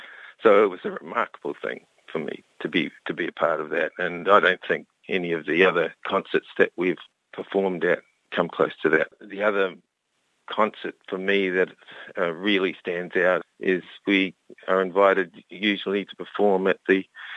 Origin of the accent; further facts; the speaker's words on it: New Zealand; born there; I was born about as far away from Estonia as you can possibly imagine. So I was born in New Zealand.